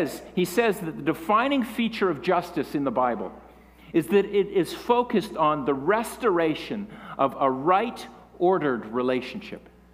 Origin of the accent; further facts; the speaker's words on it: Canada; And church, I'm saying this morning as a Christian, not as a Canadian.